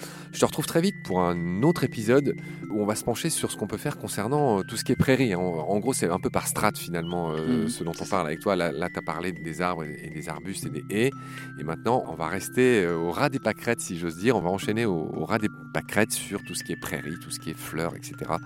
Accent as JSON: {"language": "French", "region": "Grand Est", "country": "France", "said": "moi, par exemple, je viens de Lorraine."}